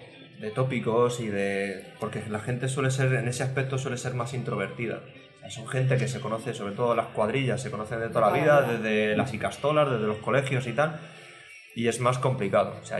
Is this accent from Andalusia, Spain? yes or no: no; Madrid, Community of Madrid, Spain; yo soy de nacimiento, pero me he criado aquí. Entonces, por eso te digo que soy madrileño de adopción.